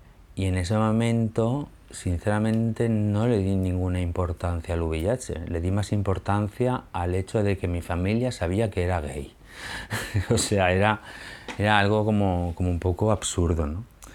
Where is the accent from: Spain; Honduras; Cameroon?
Spain; El Perellonet, Valencian Community; Yo es que me crié en el Perellonet, en la playa. Yo con 9 años vinimos toda la familia aquí a vivir